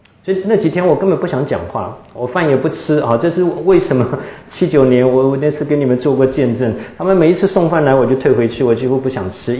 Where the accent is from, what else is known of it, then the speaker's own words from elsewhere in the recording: Tainan, Taiwan; moved away as an adult; now in United States; 就在我的老家台南服过役的，他一听我是台南人就跟我聊起天来了